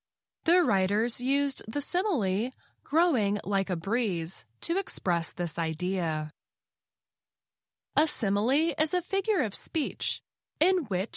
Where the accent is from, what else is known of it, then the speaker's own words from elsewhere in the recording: West Virginia, United States; I'm from West Virginia, and this is actually one of our state's 4 official songs. I grew up hearing this song a lot